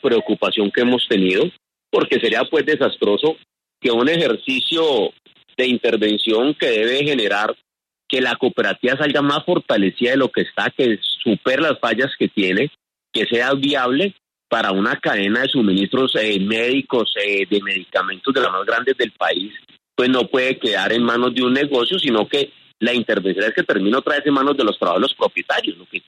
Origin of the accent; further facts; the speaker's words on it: Cali, Valle del Cauca, Colombia; Yo soy de acá de Cali